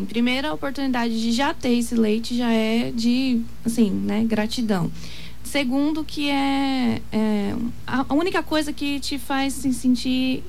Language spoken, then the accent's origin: Portuguese; Naviraí, Mato Grosso do Sul, Brazil; Eu sou de Navireí.